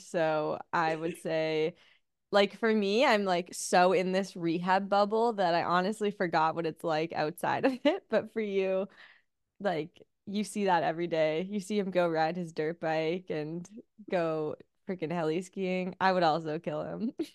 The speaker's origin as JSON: {"language": "English", "town": "Whistler", "region": "British Columbia", "country": "Canada", "said": "like I'm from Whistler."}